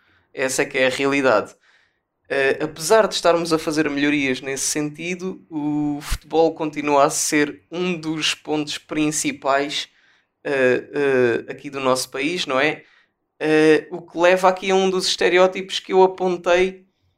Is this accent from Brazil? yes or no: no; Portugal; quando digo que sou português